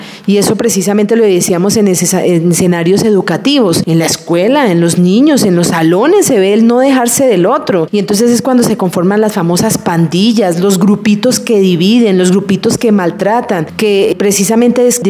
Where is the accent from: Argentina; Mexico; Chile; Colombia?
Colombia; de que esto puede ser positivo para nosotros como colombianos.